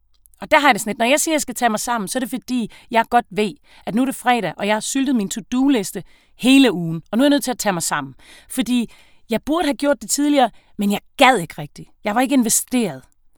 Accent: Region of Southern Denmark, Denmark; Og jeg er jo semi-jyde. Jeg er sønderjyde.

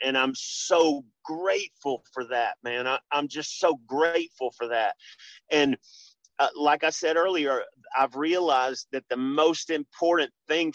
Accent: Memphis, Tennessee, United States; Because like I said, I grew up in Memphis. I grew up a poor Memphis boy.

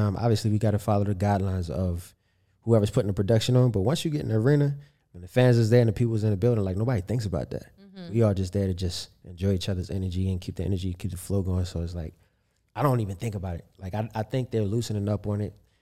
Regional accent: Baltimore, Maryland, United States; growing up in Baltimore and seeing so many different sides of pros and cons and choices and how choices play affecting your future and your present life.

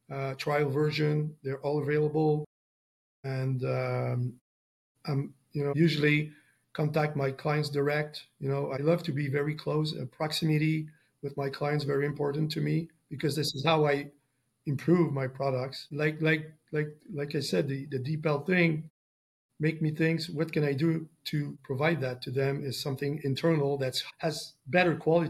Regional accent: Montreal, Quebec, Canada; The same place, Sheraton Hotel in Montreal. Yeah. So I'm for sure I'm going to be there. It's in my hometown.

